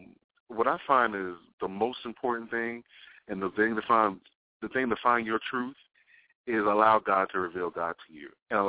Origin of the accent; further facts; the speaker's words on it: Brooklyn, New York, United States; Now, I'm from Brooklyn. This is not so. I ain't that stupid.